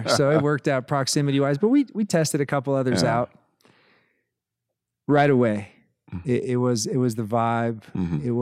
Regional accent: Hawaii, United States; Yeah, I grew up in Hawaii, so Haole boy means white kid

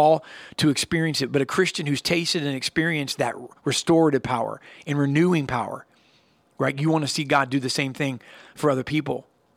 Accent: United States; I'm an American. I know we have other countries watching. I love this country

